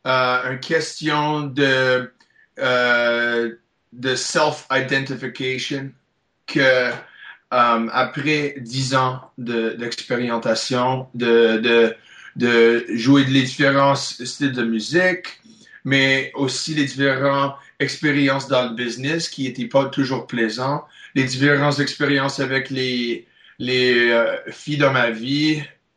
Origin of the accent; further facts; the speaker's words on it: Montreal, Quebec, Canada; je suis Montréalais. C'est une partie de ma culture. Et je suis tellement une partie de cette culture ici au Québec aussi.